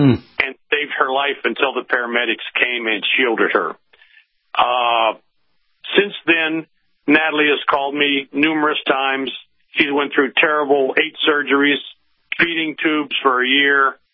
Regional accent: Steubenville, Ohio, United States; Growing up in my hometown of Steubenville, Ohio, which is the home of … Jimmy the Greek.

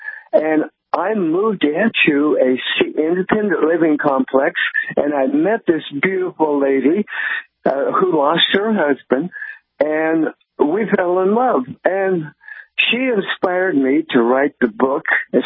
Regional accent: California, United States; also born or lived in Alaska; Well, I lived in Alaska for, I grew up in California, moved to Alaska and taught school in native villages.

